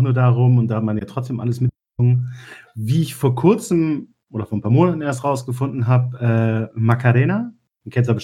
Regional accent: Oldenburg, Lower Saxony, Germany; In meiner Heimatstadt Oldenburg war ich mit einer Freundin unterwegs

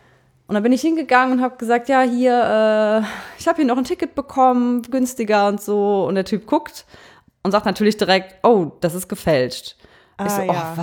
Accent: Rhineland-Palatinate, Germany; Wir kommen ja aus der Eifel. In der Nähe ist der Nürburgring.

